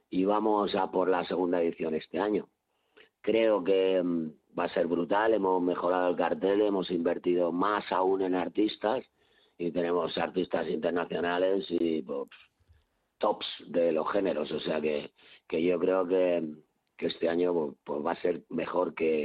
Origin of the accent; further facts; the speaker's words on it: Galicia, Spain; sigo pinchando en Galicia cuando me llaman. Me encanta ir a mi tierra, claro.